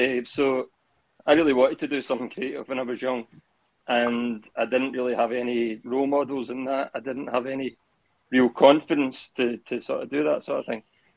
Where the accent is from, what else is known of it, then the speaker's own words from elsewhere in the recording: Glasgow, Scotland, United Kingdom; I'm a photographer. I'm from Glasgow.